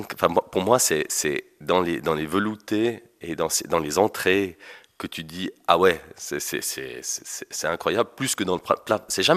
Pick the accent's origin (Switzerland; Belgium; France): Switzerland; Valais; now in Morges, Switzerland; On est au bord du lac, moi j'habite Morges, je suis un Valaisan expatrié.